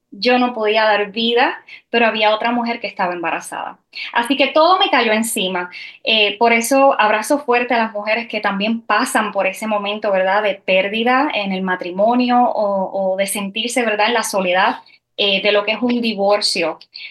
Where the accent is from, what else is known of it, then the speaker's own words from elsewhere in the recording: Puerto Rico; Yo soy puertorriqueña